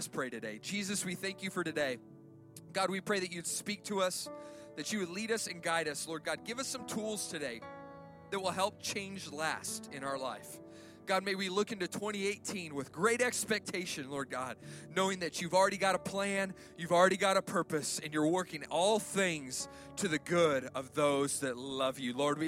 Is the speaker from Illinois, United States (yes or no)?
no; Arizona, United States; I grew up in Arizona, and we really don't have water in Arizona. It's just a desert. There's really no water. It rains like 5 times a year